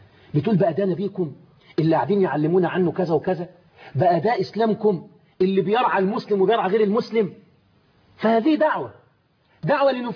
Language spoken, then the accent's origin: Arabic; Egypt